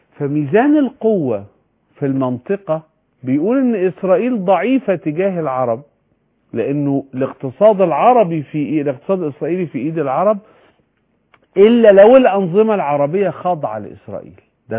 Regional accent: Egypt; كمصري كعربي كمسلم

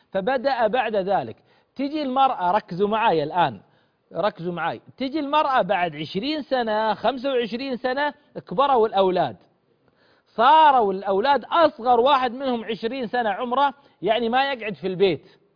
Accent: Eastern Province, Saudi Arabia; مثل عندنا بالشرقية يطلع الفجر ما يجي للساعة 5 العصر

